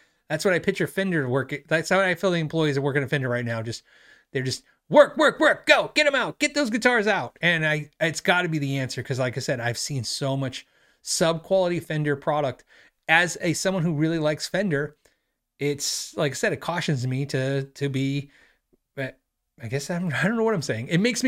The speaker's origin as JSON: {"language": "English", "region": "New York", "country": "United States", "said": "this is what I'm talking about from New York, the people who talk faster tend to get aggravated with people who talk slower"}